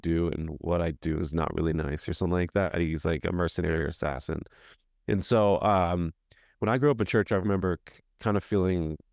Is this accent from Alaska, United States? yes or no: no; Dallas, Texas, United States; moved away as an adult; now in Nashville, United States; Yeah, I grew up in Dallas, and 3 years ago got married, and a couple weeks after that moved to Nashville, Tennessee